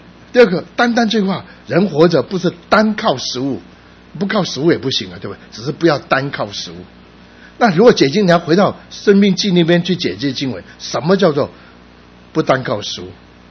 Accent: Guangdong, China; now in United States; 像我们广东人什么都吃的，可以吃的我们大概都吃的

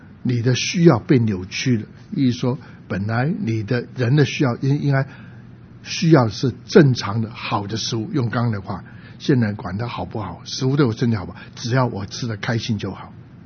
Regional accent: China; 我们中国人不吃这个，你怎么吃牛肉？

